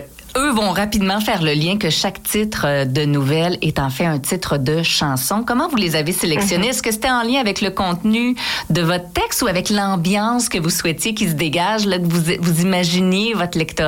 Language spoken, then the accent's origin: French; Trois-Rivières, Quebec, Canada; C'est mon coin de pays, en plus, en pleine Mauricie.